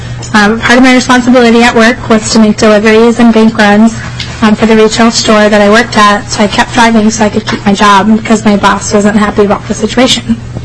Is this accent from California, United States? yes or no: no; Otsego, Minnesota, United States; now in Minneapolis, United States; I grew up in Otsego, Minnesota, and I now live in Minneapolis.